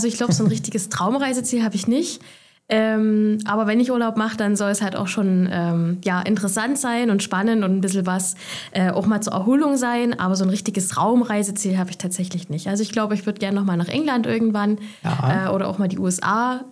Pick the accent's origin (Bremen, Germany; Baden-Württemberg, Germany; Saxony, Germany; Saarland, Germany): Saxony, Germany; Ich komme aus dem Erzgebirge, ich hatte einen kurzen Arbeitsweg. Ich wohne jetzt ein Stück weiter weg, aber immer noch im Erzgebirge.